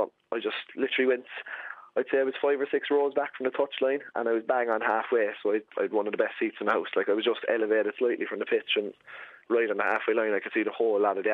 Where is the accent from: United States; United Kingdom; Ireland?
Ireland; Cork, Munster; look, lads, I'm from Cork and from Ireland, and so any chance I could sit with you.